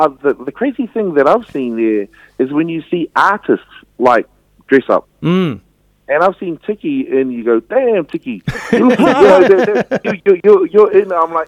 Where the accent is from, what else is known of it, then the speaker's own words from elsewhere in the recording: Wellington, New Zealand; I'm from Wellington, but also I've, you know, travelled the world extensively